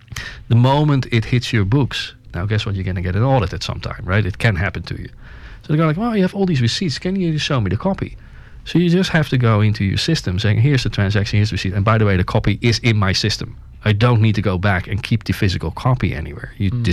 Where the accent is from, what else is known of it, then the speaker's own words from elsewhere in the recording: Netherlands; I told you I was from the Netherlands, and I told you how we think about money.